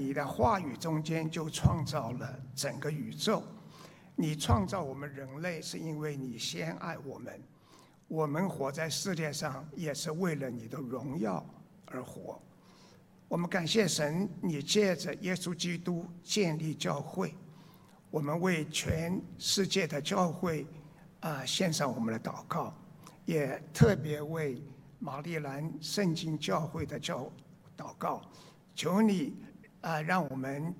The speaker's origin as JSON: {"language": "Chinese", "country": "Taiwan", "tie": "born or raised there", "also_born_or_lived": "Shanghai, China", "lives_now": "Austin, United States", "said": "那我祖籍是浙江，我在上海出生，不到一岁我们全家就到台湾去了那我过去20年，有20年是在美国做事，20年是在中国做事那我现在是住在 Austin 德州"}